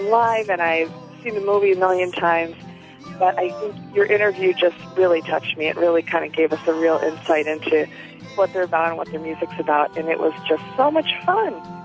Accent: Chicago, Illinois, United States; I'm from Chicago

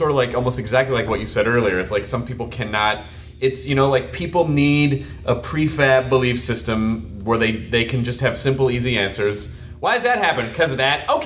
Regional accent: Tennessee, United States; I grew up in the Bible Belt.

